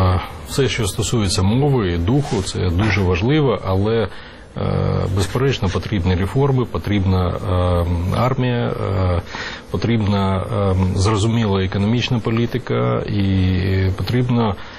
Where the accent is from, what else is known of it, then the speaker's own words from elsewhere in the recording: Crimea, Ukraine; я кримчанин в сьомому поколінні, по материнській лінії, і Крим – це моя родина, і там мої родні, близькі